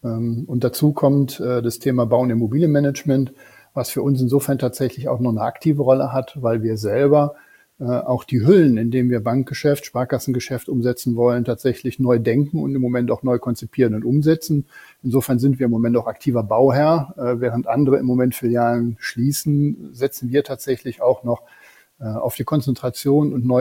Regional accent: Rhineland, Germany; born there; Rheinländer im tiefsten Herzen, gehen wir mal jetzt ehrlich zu.

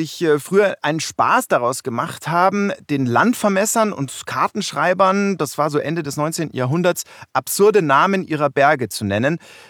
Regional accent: Bavaria, Germany; hier in meiner Heimat rund um München

